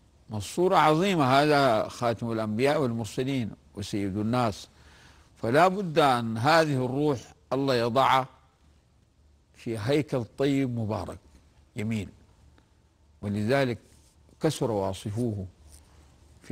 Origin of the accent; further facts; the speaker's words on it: Sudan; حتى عندنا في السودان يقولون هذه منيحة